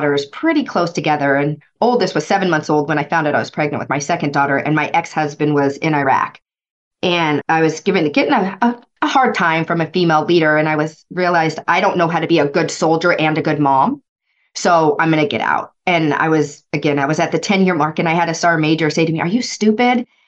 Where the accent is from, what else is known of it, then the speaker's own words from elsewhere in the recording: Vancouver, Washington, United States; I grew up in Vancouver, Washington, raised by a single mother, didn't apply to college